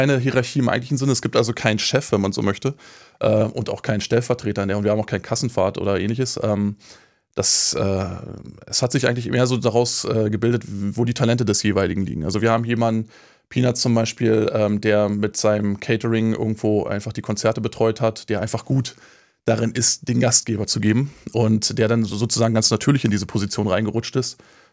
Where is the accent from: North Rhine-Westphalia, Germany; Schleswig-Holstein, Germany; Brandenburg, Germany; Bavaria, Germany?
Brandenburg, Germany; Also ich bin ja ursprünglich auch aus Brandenburg, aus Prignitz-Ruppin